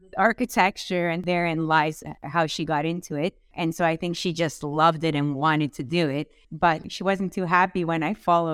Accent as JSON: {"language": "English", "town": "Vaughan", "region": "Ontario", "country": "Canada", "tie": "born or raised there", "said": "I grew up in Vaughan. There was a ton of Italians there and still are."}